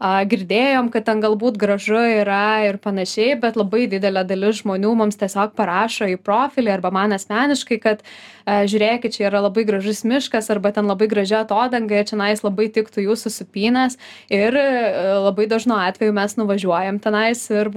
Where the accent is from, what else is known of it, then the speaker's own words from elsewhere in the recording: Rokiškis, Panevėžys County, Lithuania; aš esu iš Rokiškio, mano kaimas yra Rokiškio rajona, kuriame yra kupina tiesiog gausu labai gražių vietų